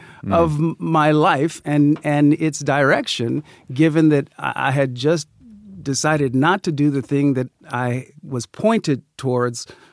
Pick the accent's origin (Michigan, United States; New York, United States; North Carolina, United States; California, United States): California, United States; And, you know, I'm from California, so you know, if you don't know a little Spanish, which is based on Latin, then you're pretty much in trouble.